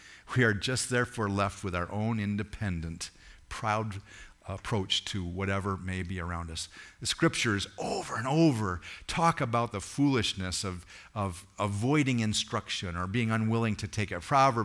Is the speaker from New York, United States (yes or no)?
yes; Homer, New York, United States; cultures that were far different than I grew up in Homer, New York with.